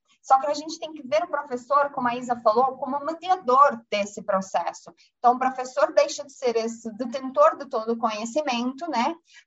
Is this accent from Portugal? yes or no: yes; Portugal; Mas eu sou fruto muito da educação e da educação pública completamente gratuita que eu vivi a minha vida toda em Portugal.